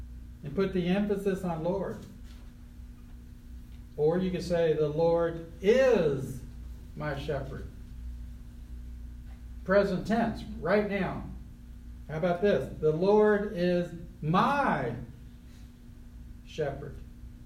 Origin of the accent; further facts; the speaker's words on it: Washington, District of Columbia, United States; And I was raised in Washington, D.C. I never lived on a farm, never was around farm animals.